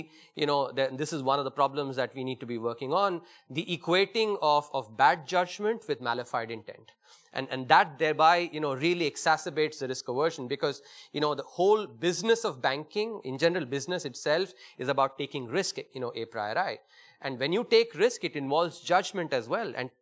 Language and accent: English; India; Now, you know, for me as an Indian, this is unheard of.